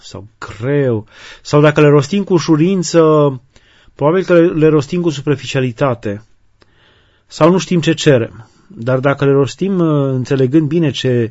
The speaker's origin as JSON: {"language": "Romanian", "region": "Hunedoara County", "country": "Romania", "tie": "born or raised there", "said": "pentru că am copilărit foarte mult în Valea Jiului, într-o zonă umbroasă, în care soarele răsărea târziu și apunea foarte repede"}